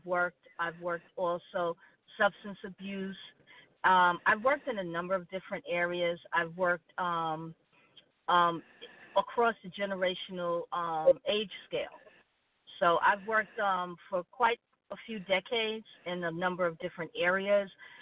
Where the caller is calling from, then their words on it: New York, United States; the nurse